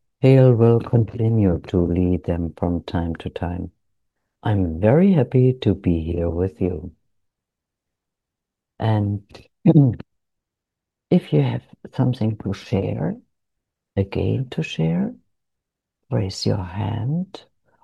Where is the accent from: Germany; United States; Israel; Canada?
Germany; English is a second language; I'm from Germany